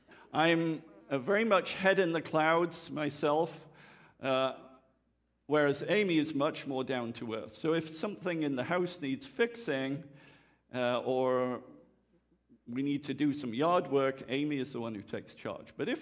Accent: England, United Kingdom; And I'm an Englishman, and I've been married for 25 years to an American.

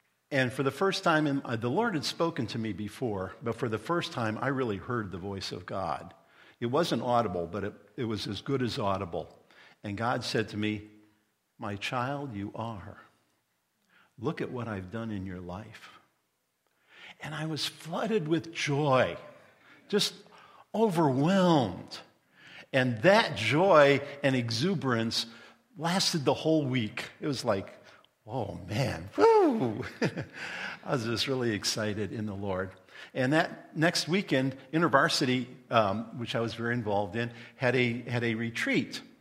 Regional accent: Indiana, United States; I'm from Indiana, and I was at Indiana State.

